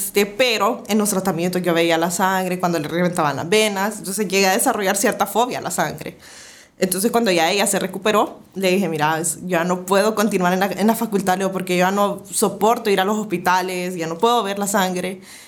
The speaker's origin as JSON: {"language": "Spanish", "region": "San Salvador", "country": "El Salvador", "tie": "born there", "said": "Nací aquí en San Salvador, okay. Mi padre mexicano, mi mamá salvadoreña"}